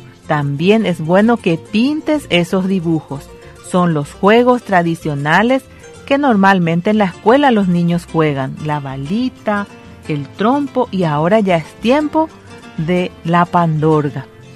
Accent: Paraguay; También agradecemos a Dios por haber nacido en este país, el Paraguay, por tener esas tradiciones y esas costumbres y porque somos paraguayos

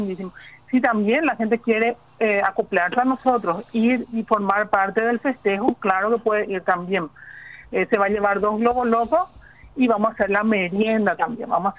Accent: Mariano Roque Alonso, Central, Paraguay; 0984-624-542. Yo soy de Roca Alonso, vivo sobre la Trastaco, cerquita de la Expo.

